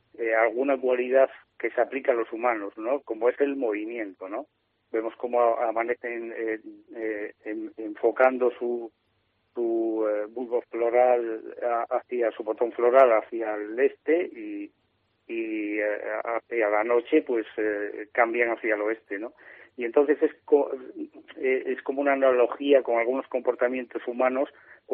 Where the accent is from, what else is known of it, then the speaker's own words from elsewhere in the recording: Castile and León, Spain; yo soy muy leonés y me gusta que se potencie lo nuestro y que la riqueza que se pueda crear quede en nuestra provincia